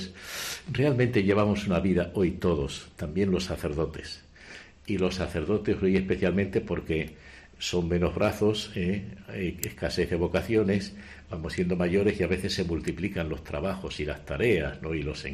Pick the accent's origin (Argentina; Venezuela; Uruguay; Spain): Spain; Malpartida de Plasencia, Extremadura; y coadjutor segundo de Malpartida, de mi pueblo, ¿no?